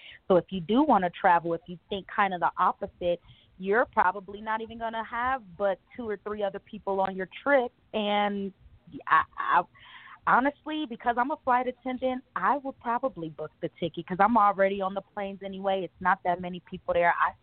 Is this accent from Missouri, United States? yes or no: no; Inglewood, California, United States; now in Colorado, United States; I live in Colorado now, but I'm from Inglewood. I'm from Inglewood.